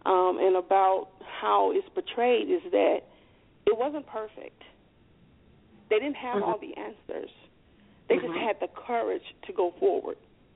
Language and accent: English; Selma, Alabama, United States; now in Detroit, United States; I wasn't born there. I was born in Detroit. And moving to Selma at school aged, I just could not perceive it as home.